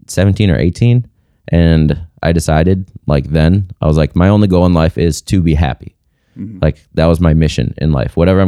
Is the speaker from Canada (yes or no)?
no; Milwaukee, Wisconsin, United States; I grew up in Milwaukee, but we lived on like there was a big field in our backyard.